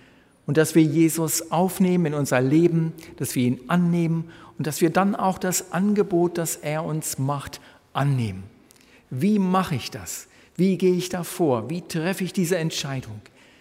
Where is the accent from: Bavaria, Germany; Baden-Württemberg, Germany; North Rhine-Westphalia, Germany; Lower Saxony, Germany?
Lower Saxony, Germany; Celle; Ich bin selbst aus der Nähe von Celle, einer kleinen Stadt, die mich sehr an die Stadt Wittstock erinnert.